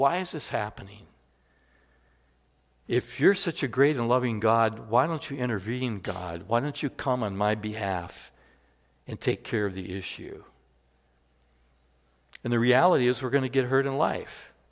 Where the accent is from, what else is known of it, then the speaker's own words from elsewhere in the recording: Netherlands; So in the big church I grew up in Holland